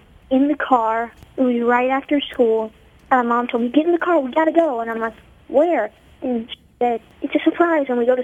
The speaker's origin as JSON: {"language": "English", "region": "New York", "country": "United States", "said": "Well, I'm from New York."}